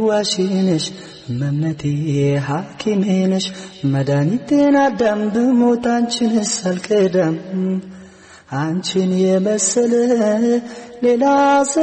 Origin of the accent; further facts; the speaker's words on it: Shashamane, Oromia, Ethiopia; also born or lived in Tikur Wuha; ያደግኩት ሻሸመኔ ነው፣ ግን የተወለድኩት ደግሞ በሻሸመኔና በአሳ ማዕከል ላይ ትንሽ ከተማ አለች ጥቁር ውሃ የምትባል፣ እዛ ከተማ ነው የተወለድኩት። ያው ያደግኩት ሻሸመኔ ስለሆነ ቤተሰቦች የሚያሉ ሻሸመኔ ስለሆነ ሻሸመኔ ልጅ ነኝ ነው የሚባለው።